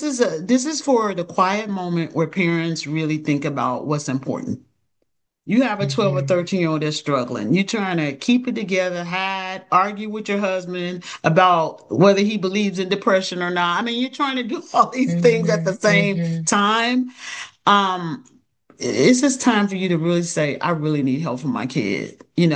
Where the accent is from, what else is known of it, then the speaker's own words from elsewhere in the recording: Maryland, United States; So if you're licensed in Maryland, Maryland is my home state.